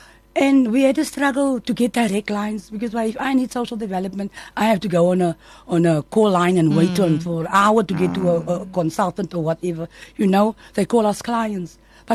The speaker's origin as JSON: {"language": "English", "town": "Manenberg", "region": "Western Cape", "country": "South Africa", "said": "I'm from Menenberg."}